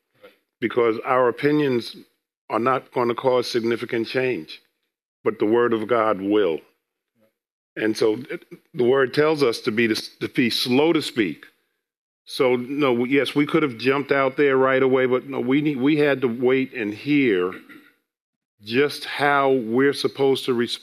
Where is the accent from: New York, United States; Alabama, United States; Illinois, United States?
New York, United States; Queens; I was born in South Ozone Park, Queens. Some call it Jamaica, Queens, but it's really South Ozone Park.